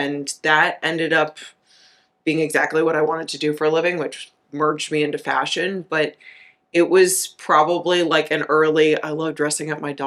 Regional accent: Chicago, Illinois, United States; I grew up in Chicago.

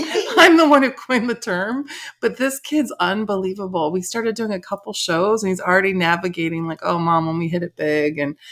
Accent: Chicago, Illinois, United States; I grew up in the Chicago area. We love the Bulls, the Bears, the Sox, the Cubs.

